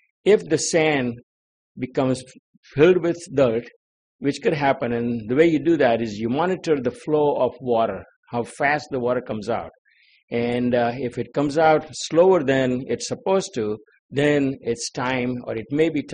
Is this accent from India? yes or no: yes; India; when I grew up in India, I used to do similar thing, helping my uncle.